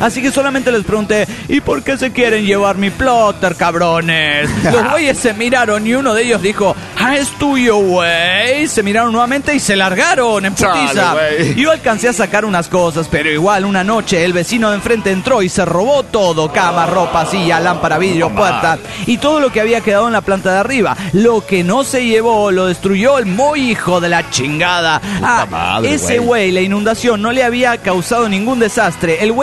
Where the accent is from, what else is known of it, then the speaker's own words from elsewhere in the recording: Peru; porque yo vivía en Perú, recuerdo, soy nativa de allá.